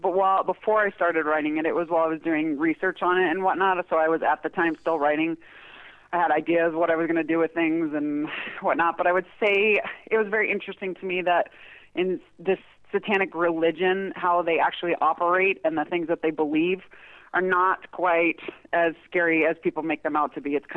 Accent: Colorado, United States; I grew up in Colorado, and these events took place within Colorado.

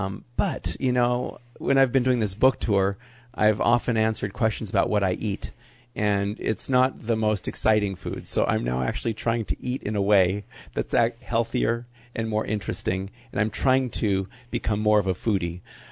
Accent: Hollywood, California, United States; I grew up in Hollywood

